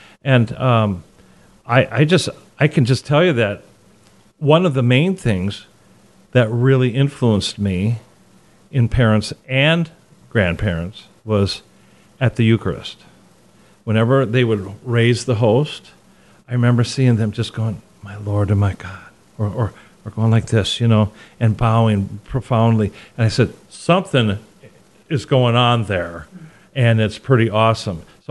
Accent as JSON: {"language": "English", "town": "Fort Dodge", "region": "Iowa", "country": "United States", "tie": "born or raised there", "said": "Just growing up in Fort Dodge, just having five older brothers"}